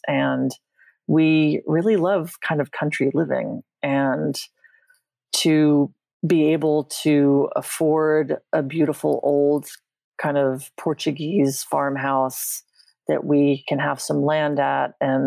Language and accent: English; London, United Kingdom; born there; I was born in London, and we lived in London twice when I was growing up.